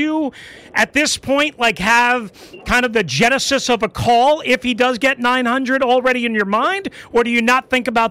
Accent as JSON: {"language": "English", "region": "New York", "country": "United States", "said": "because I'm from New York too, right?"}